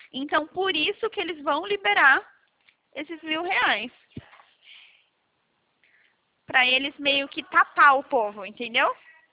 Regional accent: Americana, São Paulo, Brazil; also born or lived in Campinas; Eu sou aqui de Americana

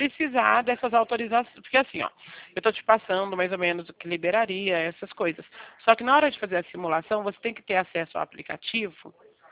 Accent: Bebedouro, São Paulo, Brazil; Ó, aqui eu sou de Bebedouro, tá? Interior de São Paulo, aqui pertinho de Barretos.

